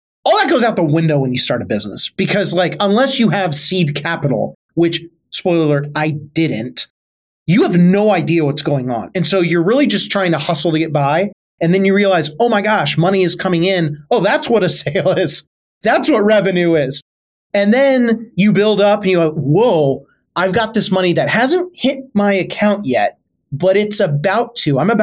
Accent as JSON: {"language": "English", "town": "Tacoma", "region": "Washington", "country": "United States", "said": "I'm from Tacoma, Washington. Seattle Seahawks are 45 minutes away."}